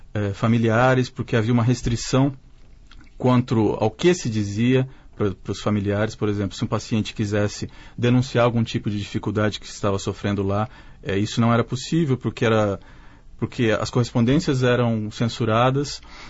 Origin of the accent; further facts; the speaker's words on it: Mogi das Cruzes, São Paulo, Brazil; now in Campinas, Brazil; E eu sou natural de Mogi das Cruzes, a cidade onde foi construído o primeiro asilo colônia do estado de São Paulo em 1928, que era o asilo colônia Santo Ângelo.